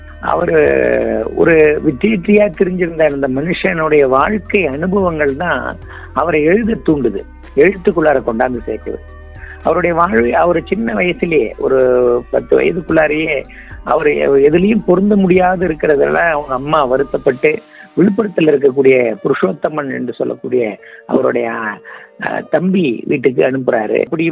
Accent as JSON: {"language": "Tamil", "town": "Gingee", "region": "Tamil Nadu", "country": "India", "tie": "born or raised there", "said": "செஞ்சி என்னுடைய சொந்த ஊர்."}